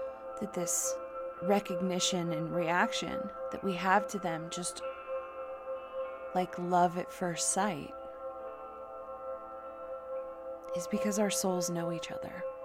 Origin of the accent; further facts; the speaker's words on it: United States; I speak as an American from America.